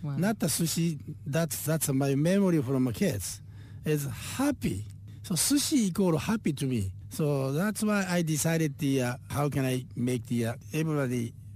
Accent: Hiroshima, Japan; my hometown, Hiroshima, has the professional baseball franchise team called Hiroshima Cubs.

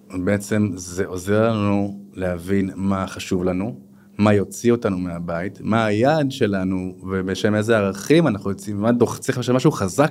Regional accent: Jerusalem, Jerusalem District, Israel; תחשבי גם מה זה עושה לנו כירושלמים

